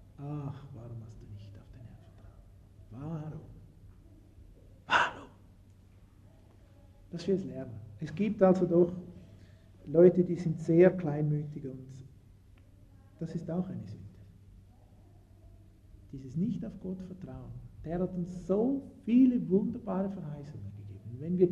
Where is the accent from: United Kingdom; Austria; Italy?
Italy; Southern Italy; German is a second language; Zum Beispiel bei uns in Süditalien, da gibt es viele Wohnungen, die leer stehen.